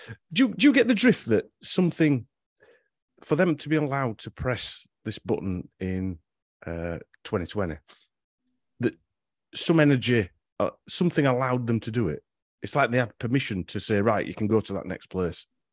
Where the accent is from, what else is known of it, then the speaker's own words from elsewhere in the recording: Yorkshire and the Humber, United Kingdom; And we said, well, we're from Yorkshire. It's just part of our vocabulary.